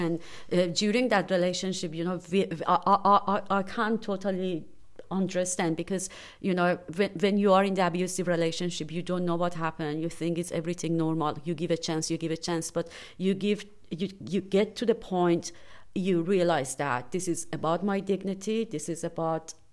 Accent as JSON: {"language": "English", "town": "Tehran", "region": "Tehran Province", "country": "Iran", "tie": "born or raised there", "said": "I belong to the generation. You know, I was born in Tehran in 1980, and it was straight away after revolution, and after that we had war."}